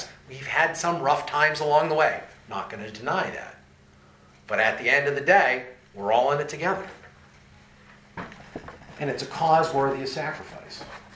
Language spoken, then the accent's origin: English; Northbridge, Massachusetts, United States; So I was born and raised in Northbridge. I played football in Northbridge.